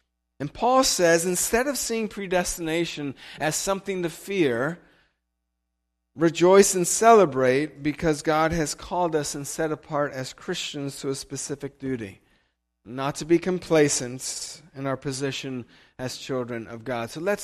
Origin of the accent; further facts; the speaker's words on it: United States; By the way, I'm not Russian. I'm American. Just clear that up. People still think I'm Russian.